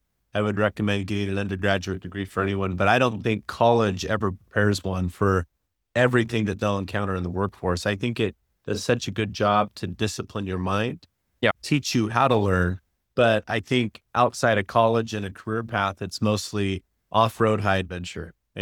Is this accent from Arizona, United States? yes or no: yes; Phoenix, Arizona, United States; Grew up in Phoenix.